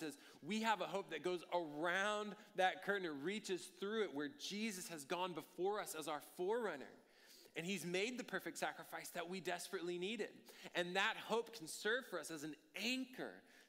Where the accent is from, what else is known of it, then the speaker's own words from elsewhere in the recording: College Station, Texas, United States; I grew up in College Station, and when I went to A&M, I walked in, even as someone born and bred here in town